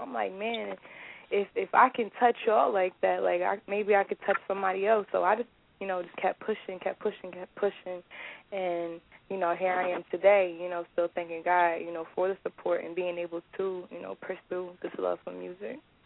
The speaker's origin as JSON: {"language": "English", "town": "Dover", "region": "Delaware", "country": "United States", "tie": "born or raised there", "also_born_or_lived": "Oklahoma City", "said": "Well, I am originally from Oklahoma City, Oklahoma. Shout out to Sooner State. But I was actually raised in Dover, Delaware, which is the first state."}